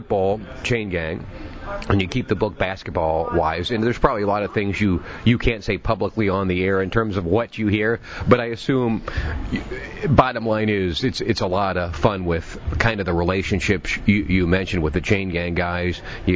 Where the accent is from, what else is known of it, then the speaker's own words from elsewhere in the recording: United States; And by the way, I'm from Mercer County, and we tell people we hate Stark County.